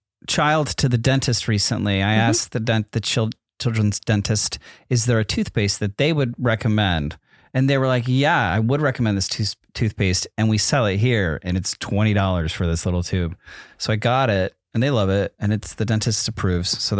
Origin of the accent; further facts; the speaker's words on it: New Haven, Connecticut, United States; when I was growing up in New Haven, kind of on Yale's campus.